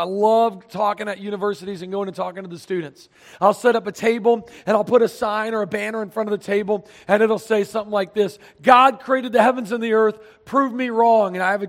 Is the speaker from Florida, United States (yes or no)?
yes; Starke, Florida, United States; in Florida, my home state, Stark, Florida.